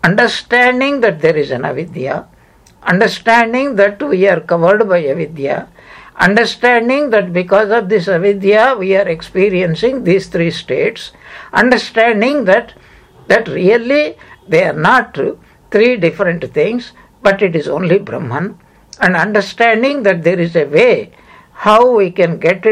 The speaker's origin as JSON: {"language": "English", "country": "India", "said": "I am from India and I am a Hindu"}